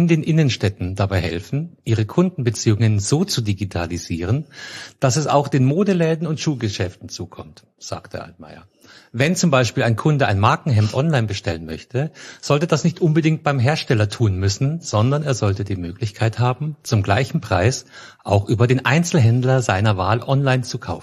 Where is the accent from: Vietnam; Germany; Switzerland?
Germany; Munich, Bavaria; Entschuldige, Digga, ich komme aus München.